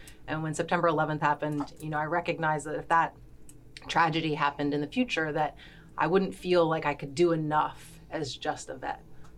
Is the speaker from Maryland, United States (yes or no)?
yes; Maryland, United States; So I grew up near the Naval Academy, and I always wanted to be in the Navy.